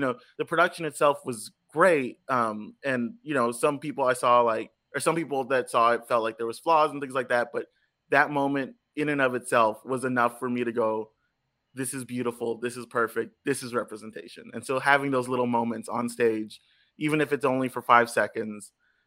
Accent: Texas, United States; But I was a kid from South Texas that had no concept of what Washington Heights was.

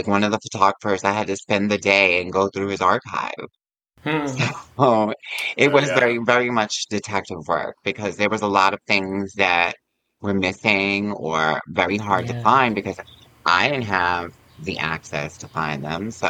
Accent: Yonkers, New York, United States; I'm from Yonkers, so I would come into the city

